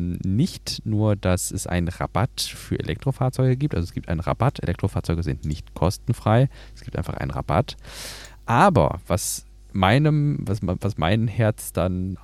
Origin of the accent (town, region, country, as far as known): North Rhine-Westphalia, Germany